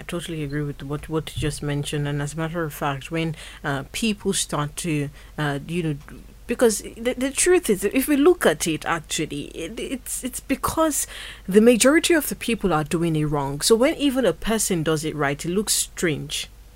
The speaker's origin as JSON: {"language": "English", "country": "Nigeria", "moved": "yes", "said": "as a Nigerian who left Nigeria to be in the diaspora, I know that there are certain things that you would have seen that you yearn for your own country."}